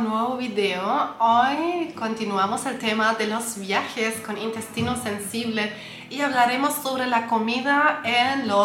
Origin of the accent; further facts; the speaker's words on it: Germany; Spanish is a second language; pero a mí, como buena alemana, yo amo el pan.